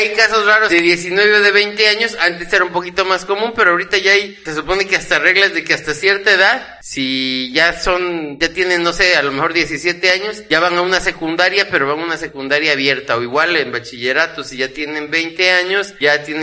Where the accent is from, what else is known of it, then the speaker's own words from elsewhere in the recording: Veracruz, Mexico; más que como jarochos levantamos mucho la voz. Uh-huh. Los jarochos hablamos